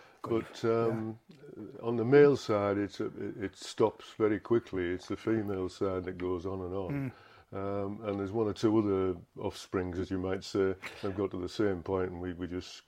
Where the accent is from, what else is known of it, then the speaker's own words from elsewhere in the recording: Middlesbrough, North East England, United Kingdom; born there; I currently live in Gisborough. I was born in Middlesbrough in 1939, August the 2nd.